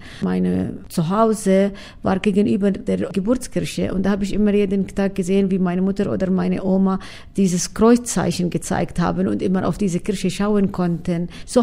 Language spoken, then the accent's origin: German; Bethlehem, West Bank, Palestine; Also ich bin in Bethlehem aufgewachsen. Am Anfang war es für uns Kinder selbstverständlich, dass wir in Bethlehem geboren sind.